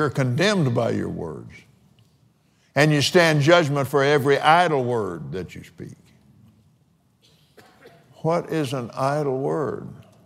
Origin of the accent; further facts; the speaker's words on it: Texas, United States; I have a favorite one that I text. Yee-haw! But then I'm from West Texas.